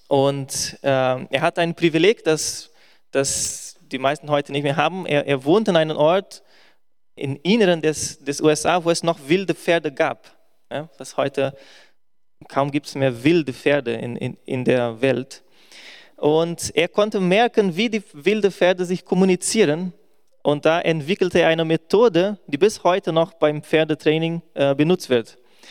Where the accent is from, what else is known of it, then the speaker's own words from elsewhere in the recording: Brazil; German is a second language; now in Germany; Als Brasilianer ist die Familie sehr wichtig.